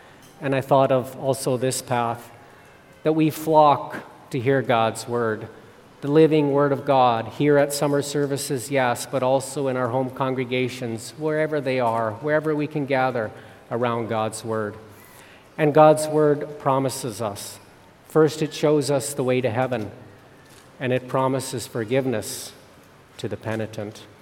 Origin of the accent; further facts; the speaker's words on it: Saskatoon, Saskatchewan, Canada; from the brothers and sisters in Saskatoon, Saskatchewan, my hometown.